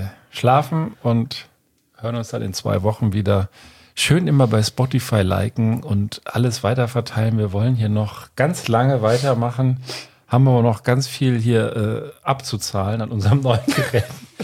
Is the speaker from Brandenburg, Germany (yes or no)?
no; Hesse, Germany; also born or lived in Berlin; ich bin ja in Hessen auch aufgewachsen.